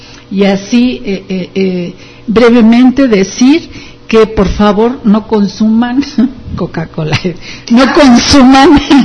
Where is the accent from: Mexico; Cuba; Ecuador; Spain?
Mexico; como somos mexicanos tenemos el gen de la diabetes.